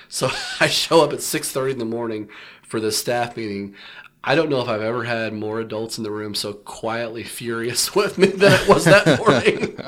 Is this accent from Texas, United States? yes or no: yes; Texas, United States; I'm from Texas originally, and there was one summer through, like, basically kind of dumb luck, I got to be the bat boy for the Texas Rangers.